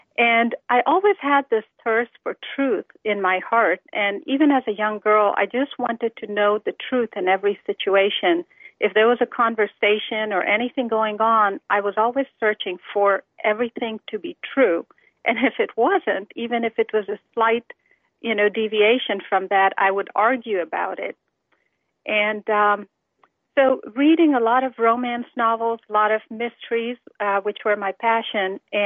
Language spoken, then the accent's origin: English; Pakistan; born there; I was born in Pakistan, and I was one of three sisters and born in a Shia family.